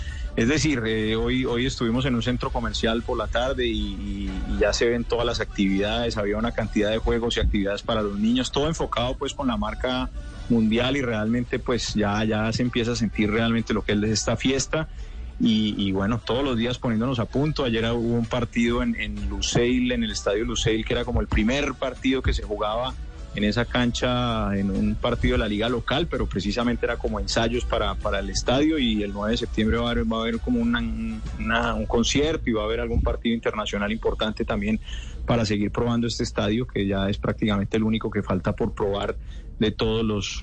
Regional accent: Colombia; now in Qatar; Somos dos colombianos que tengo identificados.

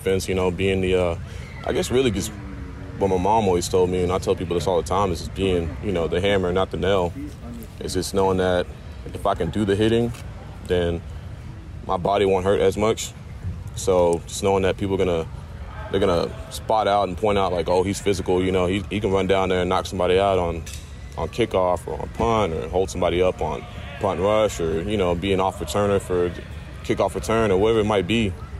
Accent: Texas, United States; And, you know, I'm coming from Texas, you know, barbecue over there, and just coming over here to the occasion.

